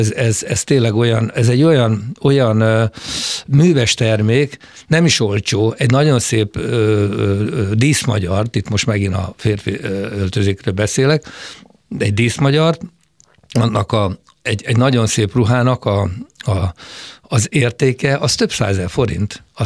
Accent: Hungary; mindig kérdezték, hogy mi milyen nemzetiségűek vagyunk, azt hitték, németek vagyunk, hogy én szőke voltam, a nővérem is ki, és akkor mondták, hogy magyarok

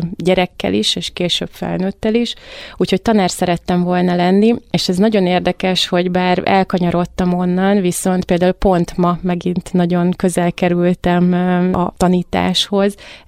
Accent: Mohács, Baranya, Hungary; én vidéken születtem Mohácson, ott jártam gimnáziumba

